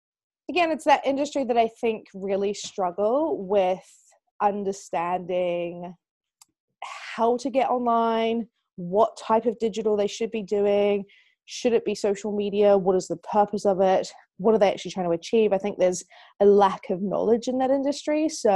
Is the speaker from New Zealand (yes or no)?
yes; New Zealand; now in United Kingdom; So, I am from New Zealand, but I've lived in the UK for about 13 years.